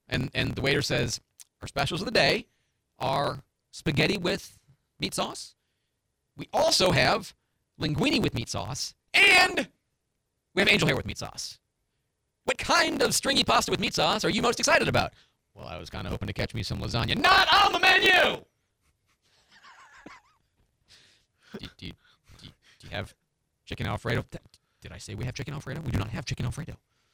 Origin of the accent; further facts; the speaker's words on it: Chicago, Illinois, United States; Actually, I remember that in growing up in Chicago and having to pay tolls on roads, you know, throwing the coins in.